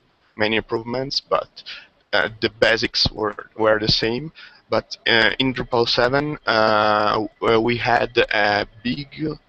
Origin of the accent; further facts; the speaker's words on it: Venice, Veneto, Italy; English is a second language; I'm from Italy, Venice. I'm the owner of a small web shop here